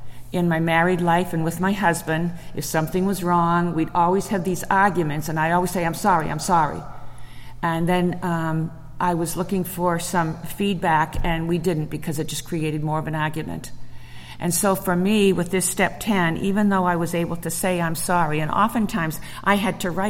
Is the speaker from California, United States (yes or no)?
no; Lynn, Massachusetts, United States; also born or lived in Marblehead; I was born and raised and lived in Lynn, Massachusetts, which was maybe 10 miles away, a city of about 80,000